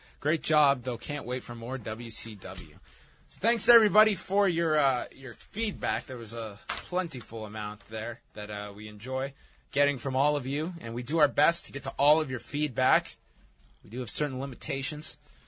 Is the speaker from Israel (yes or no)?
yes; Israel; Well, funny thing, I am from Israel, and I've heard of ….